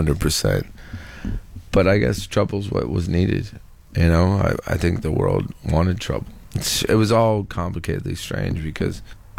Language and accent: English; Ohio, United States; And I grew up in Ohio.